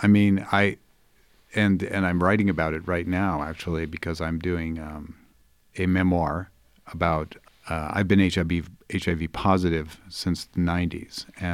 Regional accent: California, United States; Even though I grew up in the Bay Area, I came from a Catholic family

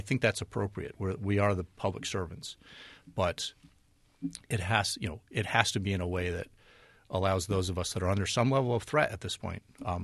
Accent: Bennington, Vermont, United States; And, I grew up poor in Bennington, so I can kind of connect with people sometimes

